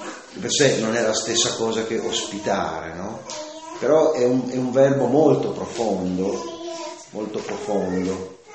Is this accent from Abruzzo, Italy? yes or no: yes; Abruzzo, Italy; io sono stato tanti anni in Abruzzo, mia terra nativa